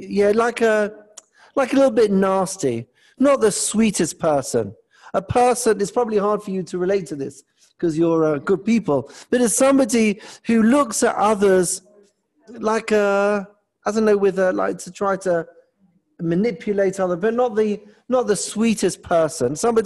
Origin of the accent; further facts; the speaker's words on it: England, United Kingdom; moved away; I don't know if you can tell, I'm originally from England.